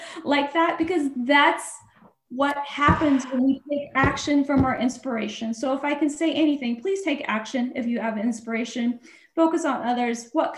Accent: Wyoming, United States; And he's from Wyoming. I'm from Wyoming.

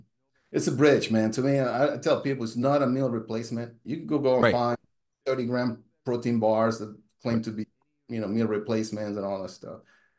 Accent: Honduras; now in United States; And I'm from Honduras. We never heard about peanut allergens back when I was home.

